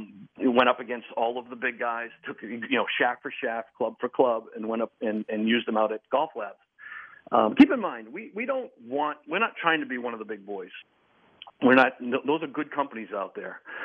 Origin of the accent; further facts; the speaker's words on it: Arlington, Massachusetts, United States; Oh, I grew up in Arlington.